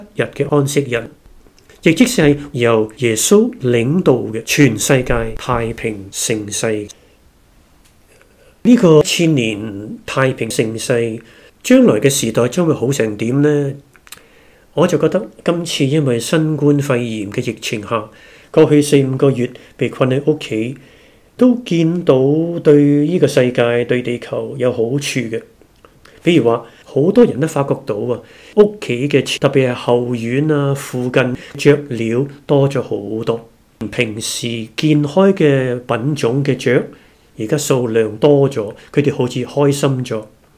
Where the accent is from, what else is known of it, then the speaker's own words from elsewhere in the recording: China; 我们中国人有以月亮为做依归的农历